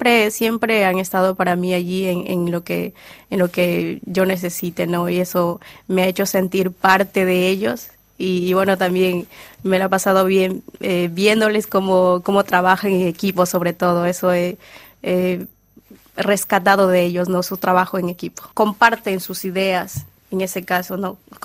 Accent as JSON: {"language": "Spanish", "country": "Ecuador", "said": "pero de todas maneras somos ecuatorianos."}